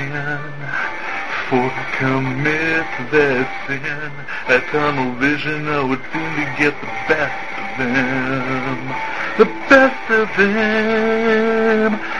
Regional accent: North Dakota, United States; I am from North Dakota

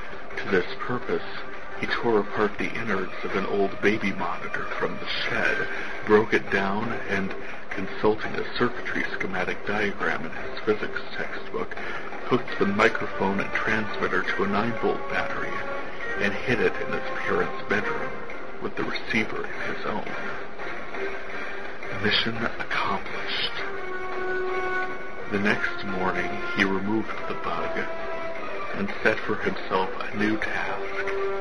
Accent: North Dakota, United States; I am from North Dakota, where we were mentioned in The Onion this week.

